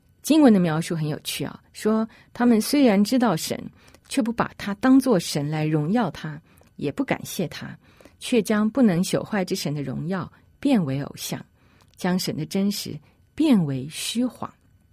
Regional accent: China; 特别我们中国人啊，我们对天会有一种概念啊

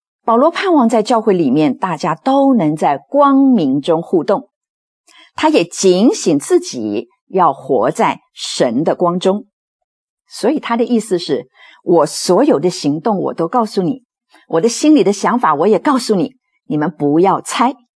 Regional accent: China; 这也不是我们中国人说这个问心无愧啦

